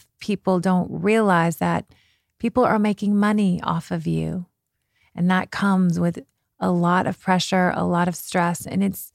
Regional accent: Kentucky, United States; You know, I was from Kentucky. My mom grew up on a farm.

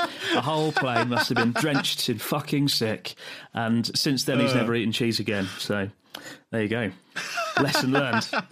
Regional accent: United Kingdom; I can't say that out loud as a Brit.

